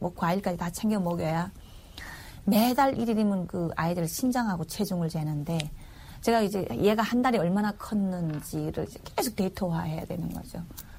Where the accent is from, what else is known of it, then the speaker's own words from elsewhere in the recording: North Korea; now in South Korea; 저는 사실은 북에서 왔기 때문에 늘 북을 생각하는 사람이에요.